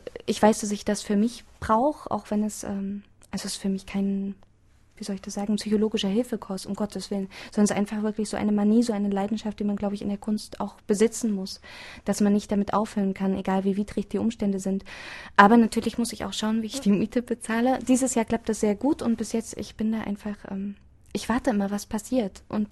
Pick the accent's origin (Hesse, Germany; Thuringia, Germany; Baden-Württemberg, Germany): Thuringia, Germany; als Thüringer Mädchen ist mir auch die Bratwurst total ins Herz gekommen